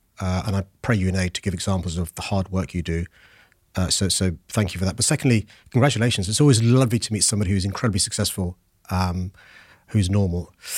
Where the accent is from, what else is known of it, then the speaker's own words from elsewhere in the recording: Tooting, London, United Kingdom; I was born in Tooting in St. George's Hospital. Mm. I first lived a mile up the road in the Henry Prince estate on a council estate.